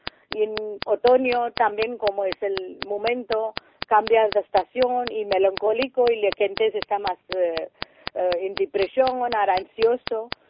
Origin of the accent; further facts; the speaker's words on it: India; Spanish is a second language; now in Spain; porque yo soy de la India, entonces en India nosotros tiene una temperatura, es más tropical